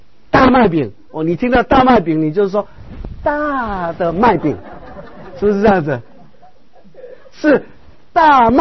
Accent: Taiwan; 我们台湾人很多都说要去改运哦

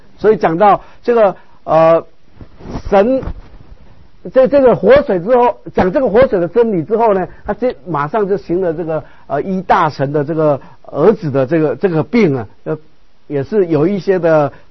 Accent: Taiwan; 我们台湾人很多都说要去改运哦

